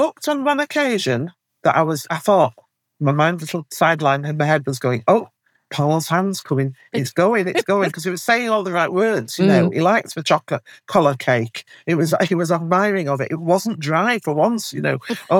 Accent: Featherstone, Yorkshire and the Humber, United Kingdom; born there; now in Wakefield, United Kingdom; I was born in Featherston. Yeah, I live in Wakefield now. It's very close, you know. It's only a few miles away. So Featherston's a mining town.

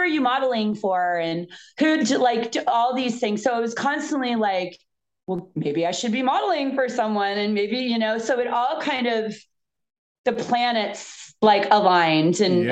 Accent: Fort Lauderdale, Florida, United States; but I grew up in Fort Lauderdale in the 80s.

